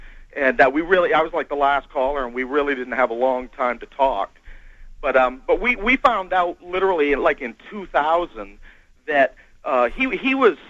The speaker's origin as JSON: {"language": "English", "region": "Maine", "country": "United States", "said": "I'm originally from Maine, and I have a brother that's been missing since way back in 1992 from Bangor, Maine."}